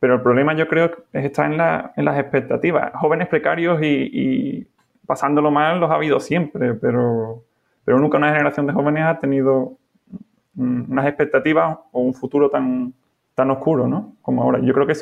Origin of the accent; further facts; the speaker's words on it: Chiclana de la Frontera, Andalusia, Spain; tengo 28 años, soy de Chiclana de la Frontera, en Cádiz.